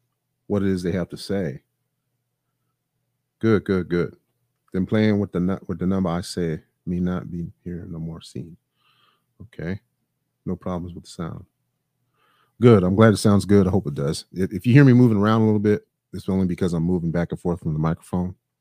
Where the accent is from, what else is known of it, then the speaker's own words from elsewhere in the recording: Los Angeles, California, United States; I mean, because, you know, I grew up in Los Angeles, in greater Los Angeles area. Los Angeles is a big city.